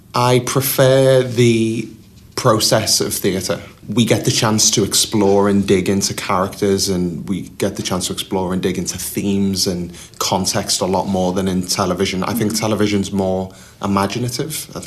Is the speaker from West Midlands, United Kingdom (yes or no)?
no; Liverpool, North West England, United Kingdom; I'm a Scouser, you've just got to bring that Scouse charm, the Scouse wit